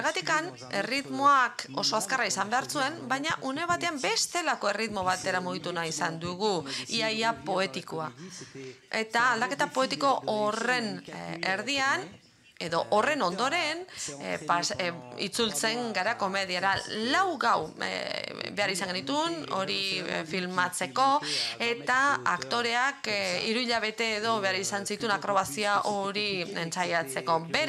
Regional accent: Brazil; Brasiletik nator

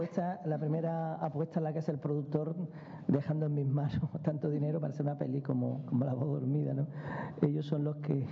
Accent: Lebrija, Andalusia, Spain; yo soy un poquito gitano, soy un poquito moro, soy un poquito judío, soy de Lebrija

